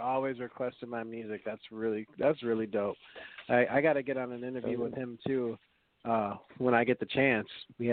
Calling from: Bloomington, Minnesota, United States; I'm calling from Bloomington, Minnesota. From the humble abode.

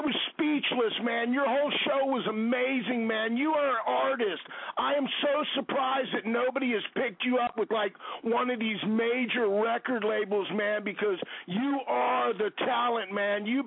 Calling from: Washington, District of Columbia, United States; I'm calling from Washington, D.C.

